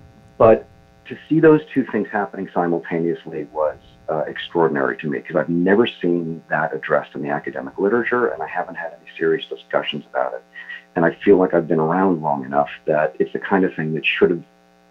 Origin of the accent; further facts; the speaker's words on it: New England, United States; I'm not a New Yorker, I guess, at the bottom line. I'm a New Englander